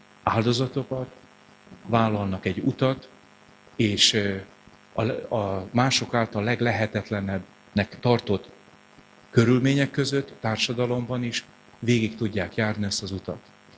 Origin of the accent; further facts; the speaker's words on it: Békéscsaba, Békés, Hungary; born there; Nagy családban nőttem föl, néhányan már tudjátok. 11. gyermekként fogadott be édesanyám, akkor még Békés Csabán egy szobás lakásban laktak, ha nyárvégi színem van, de nem roma családba születtem